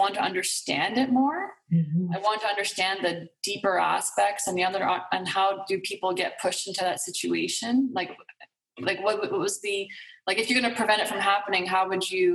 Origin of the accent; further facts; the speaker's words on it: Ottawa, Ontario, Canada; moved away as an adult; I grew up in Ottawa, but I left alone, difficult family background. So I moved to Toronto after high school at 19 alone and lived in a rooming house.